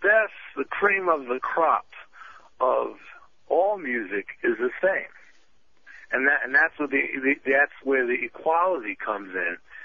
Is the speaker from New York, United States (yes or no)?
yes; Bronx, New York, United States; It's like when I was growing up in the Bronx, you know, every corner there was a liquor store.